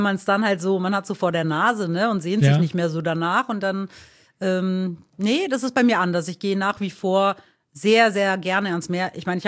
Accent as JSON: {"language": "German", "country": "Greece", "said": "Weil ich bin Griechin"}